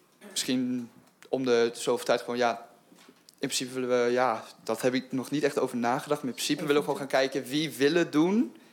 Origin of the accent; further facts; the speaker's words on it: Enschede, Overijssel, Netherlands; Ik ben geboren en getogen in de Maten van Trapel.